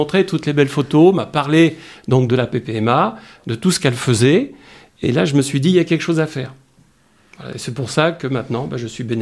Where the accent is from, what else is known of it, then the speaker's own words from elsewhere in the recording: Chambéry, Auvergne-Rhône-Alpes, France; Bon, j'habite pas très loin, je suis de Chambéry, plutôt de côté de Cognin.